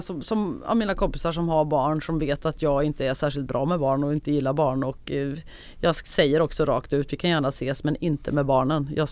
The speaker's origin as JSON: {"language": "Swedish", "region": "Värmland", "country": "Sweden", "accent": "Värmländska", "said": "tycker jag inte att jag pratar särskilt mycket värmländska."}